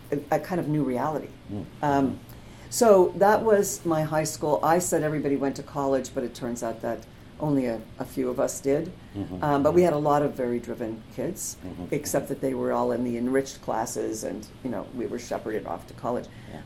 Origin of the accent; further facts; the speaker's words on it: Montreal, Quebec, Canada; I'm originally from Montreal, mm-hmm. and I grew up in a family where my mother's Canadian, my father's a Holocaust survivor, and I grew up in a Holocaust neighborhood